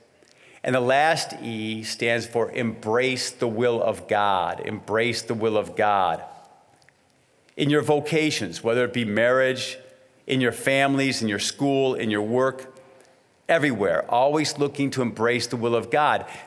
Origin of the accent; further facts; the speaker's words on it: Detroit, Michigan, United States; I grew up in Detroit, Michigan. We went to confession every week.